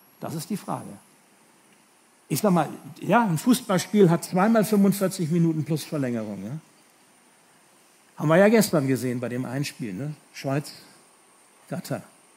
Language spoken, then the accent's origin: German; Hemelingen, Bremen, Germany; born there; Ich bin in Hemeling geboren. Hemeling ist genau daneben.